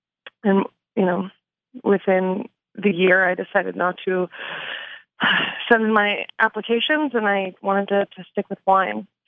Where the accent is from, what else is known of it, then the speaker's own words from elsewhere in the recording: California, United States; also born or lived in Chicago; No, I'm from California originally. I went to college in Chicago, and I lived in Chicago for 7 years.